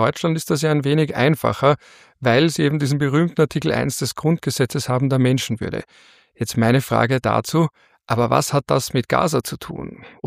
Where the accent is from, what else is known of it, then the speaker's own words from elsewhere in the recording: Austria; Das sage ich jetzt auch wieder als Österreicher